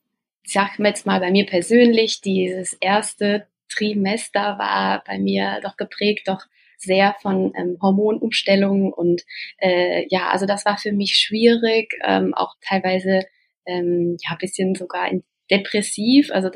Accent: Germany; now in Switzerland; ich bin ja ursprünglich Deutsche, aber lebe schon seit über 15 Jahren in der Schweiz, da ist so meine Homebase in Europa.

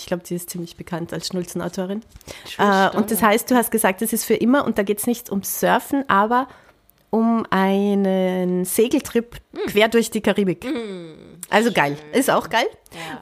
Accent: Salzburg, Austria; das spielt in Kaprunzel am See, da wo ich ja her bin aus der Gegend.

